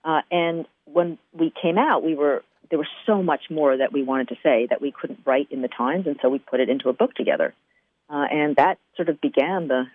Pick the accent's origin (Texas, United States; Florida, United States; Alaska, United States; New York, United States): New York, United States; Manhattan; Well, I grew up in Manhattan, sort of the farthest you can get from Yamhill, Oregon.